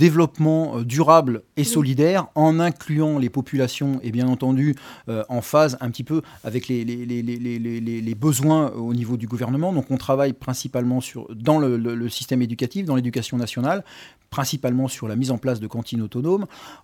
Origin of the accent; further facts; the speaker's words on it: France; on vient d'Europe, on est français